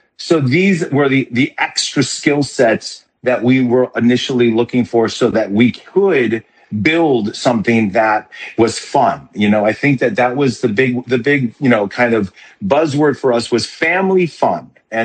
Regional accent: Chicago, Illinois, United States; I'm originally from Chicago, so it was great to come home and be able to perform as a Blue Man during those days.

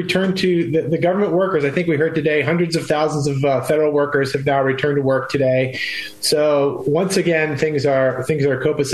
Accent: Virginia, United States; it's a shameful to me that I can say that I hail from the Commonwealth of Virginia.

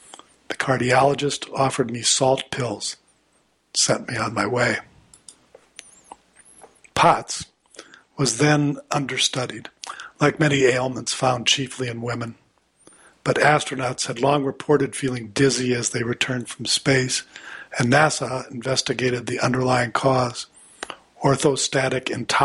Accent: Alabama, United States; I grew up in Alabama, and I thought I defected to punk rock as a teenager.

